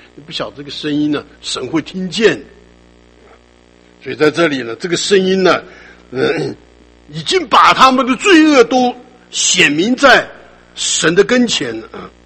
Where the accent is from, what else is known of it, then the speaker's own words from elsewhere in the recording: China; 我们中国人他特别讲法外还有人情呢